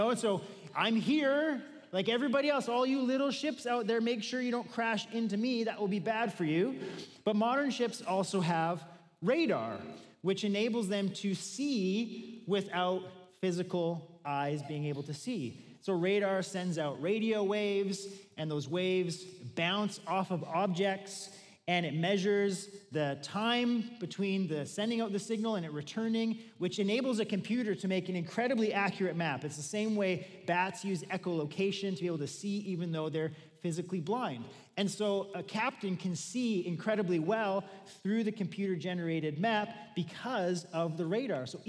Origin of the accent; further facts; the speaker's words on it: Victoria, British Columbia, Canada; I grew up in Victoria, our province's capital, and growing up on the island